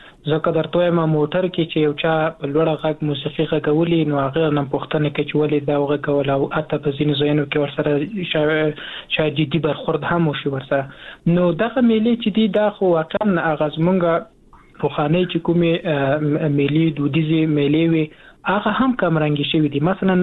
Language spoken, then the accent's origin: Pashto; Jalalabad, Nangarhar, Afghanistan; مونږ د ننګرهار یو سیمه درته وایم، د جلال آباد خار مربوط و.